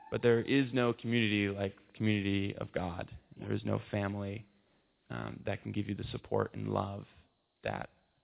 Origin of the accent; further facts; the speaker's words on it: New York, United States; I'm from Western New York, so I had never been here before